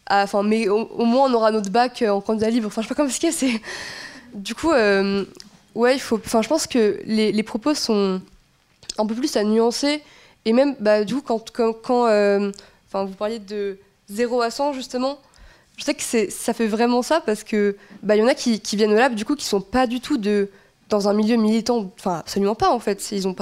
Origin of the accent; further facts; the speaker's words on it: Brittany, France; moi, je viens de Bretagne, du fin fond de la ruralité, genre.